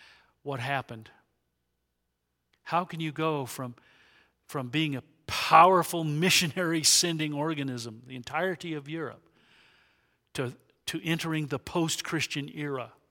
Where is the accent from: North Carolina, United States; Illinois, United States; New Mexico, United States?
New Mexico, United States; Albuquerque; I come from Albuquerque. I go to Calvary Chapel in Albuquerque.